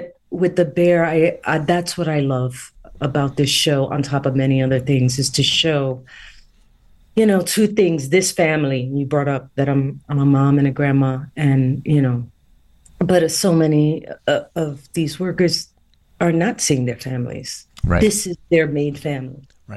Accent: New York, United States; I'm a New Yorker, so I know that Mr. Beef is epic in Chicago.

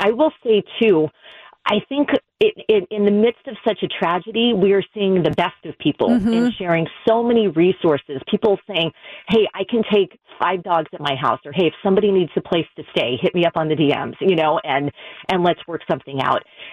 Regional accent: Florida, United States; but it destroyed my hometown in Southwest Florida a couple of years ago.

